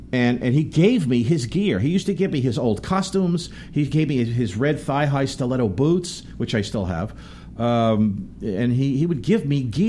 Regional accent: New Jersey, United States; I came out from Jersey with my, I had an Ibanez Destroyer bass.

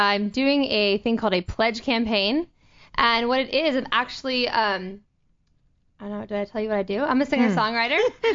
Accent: Orlando, Florida, United States; now in Los Angeles, United States; I'm from Orlando, Florida

